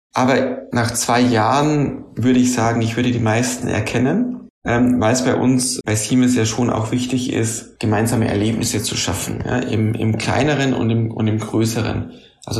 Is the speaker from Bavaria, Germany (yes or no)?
yes; Bavaria, Germany; now in Hanover, Germany; Gleichzeitig wird Bayern immer irgendwo meine Heimat bleiben. Ich freue mich auch immer, wenn ich nach München komme.